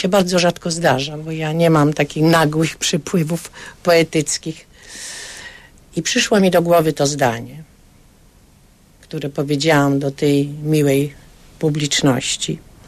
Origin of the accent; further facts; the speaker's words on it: Kraków, Lesser Poland, Poland; born there; Ja się urodziłam w Krakowie, mam pewien sentyment do tego miasta